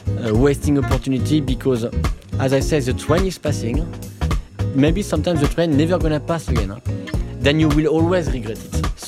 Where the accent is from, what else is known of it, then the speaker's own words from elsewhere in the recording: Tannay, Bourgogne-Franche-Comté, France; from Tannay, small village in Bourgogne